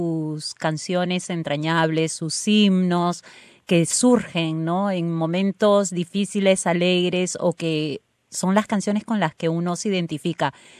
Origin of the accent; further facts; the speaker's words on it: Peru; Cuando en Perú, por ejemplo, en mi país, te das de besos, aunque no te conozcas.